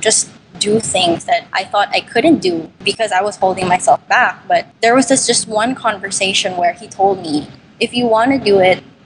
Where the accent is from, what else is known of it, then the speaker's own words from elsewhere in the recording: Manila, Metro Manila, Philippines; I'm 23 years old. I'm from Manila, Philippines.